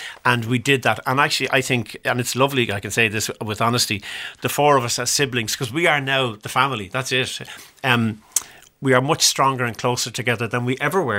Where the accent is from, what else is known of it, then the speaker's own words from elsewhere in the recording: Sutton, Leinster, Ireland; also born or lived in Artane; I was born in Artane, and in 1967 we moved out to Sutton to a big George.